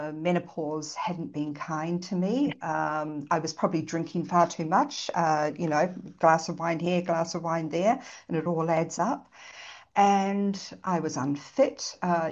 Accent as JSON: {"language": "English", "country": "New Zealand", "also_born_or_lived": "Japan", "lives_now": "Australia", "said": "So originally I'm from I was born in New Zealand"}